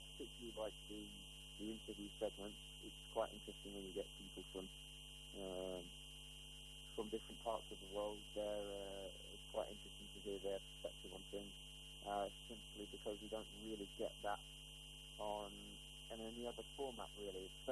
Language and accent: English; Leicester, East Midlands, United Kingdom; I'm from Leicester in England.